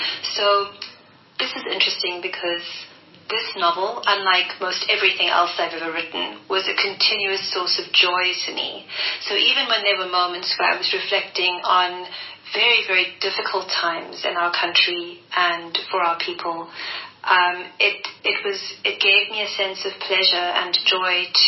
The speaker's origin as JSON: {"language": "English", "town": "Cape Town", "region": "Western Cape", "country": "South Africa", "tie": "born or raised there", "said": "I grew up in what I think of as a very Capetonian family, because it was extremely diverse. And I grew up in Mwume State, which some of you will know is quite close to District 6."}